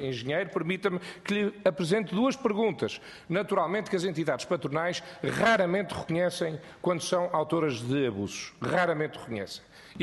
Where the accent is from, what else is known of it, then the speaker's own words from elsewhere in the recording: Porto, Portugal; na região do Porto, onde eu cresci.